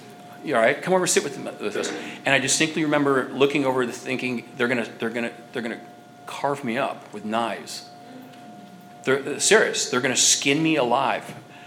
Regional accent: Illinois, United States; Now I was raised in Illinois. I could have been raised in Jamaica for all it cares.

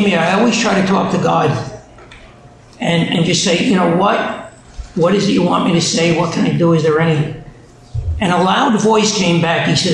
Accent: Brooklyn, New York, United States; because I was born and raised in Brooklyn. I don't know if you picked that up yet

